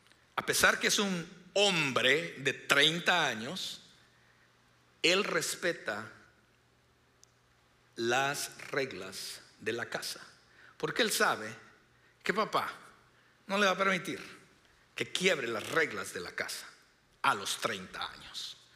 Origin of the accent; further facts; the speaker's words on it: California, United States; Nosotros venimos, mi esposa y yo venimos de California